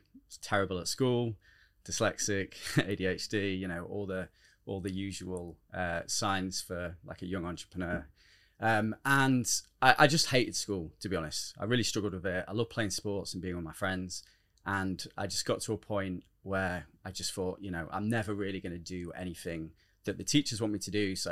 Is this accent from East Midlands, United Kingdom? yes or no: no; Manchester, North West England, United Kingdom; born there; And I was born in Manchester, so I always wanted to like go back there and like see what the place was about.